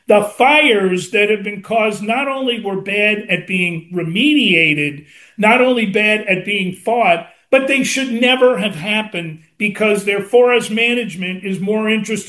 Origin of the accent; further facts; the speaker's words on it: New York City, New York, United States; And like I say, I mean, I grew up in New York City. You're exposed to everything.